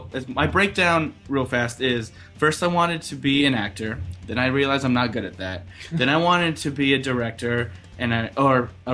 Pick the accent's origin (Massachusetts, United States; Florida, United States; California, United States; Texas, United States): California, United States; Los Angeles; Born and raised in Los Angeles also, so I've always been around it.